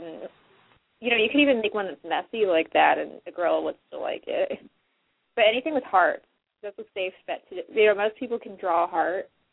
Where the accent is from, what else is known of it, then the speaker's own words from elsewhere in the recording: Midwest, United States; I'm from the Midwest, and I can't see a lot of girls I knew doing that.